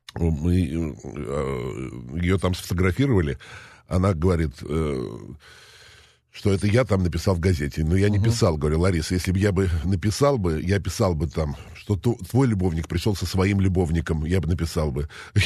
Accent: Chuvashia, Russia; Я из Чувашии. Мои родители были учителя.

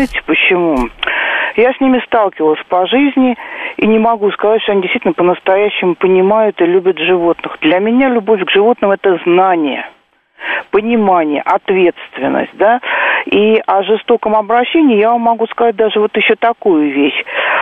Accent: Moscow, Russia; Я москвичка. Да.

